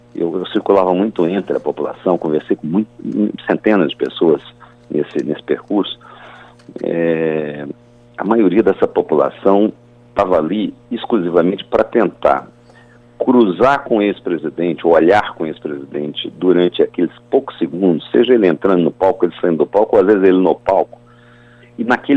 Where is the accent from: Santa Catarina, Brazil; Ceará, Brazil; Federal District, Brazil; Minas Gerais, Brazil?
Minas Gerais, Brazil; now in São Paulo, Brazil; Eu sou mineiro, moro em São Paulo há 30 anos